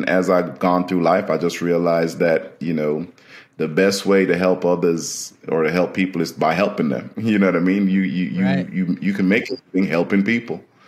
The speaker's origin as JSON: {"language": "English", "country": "Jamaica", "tie": "born or raised there", "also_born_or_lived": "England", "said": "I was born in England and to Jamaican parents, and then grew up in Jamaica. So I spent about from 3 to 14 in Jamaica."}